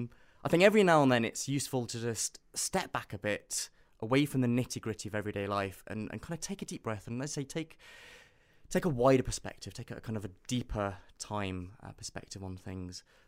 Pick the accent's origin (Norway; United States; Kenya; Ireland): Kenya; Nairobi; I grew up in East Africa. So in a sense, my own childhood in kind of school in Nairobi